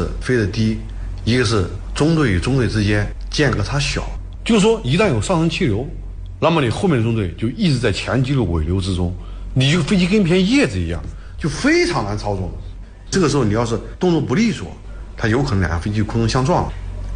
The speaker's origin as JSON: {"language": "Chinese", "region": "Sichuan", "country": "China", "said": "93年物质生活不是那么丰富，我们家是四川的，到北方吃不来馒头"}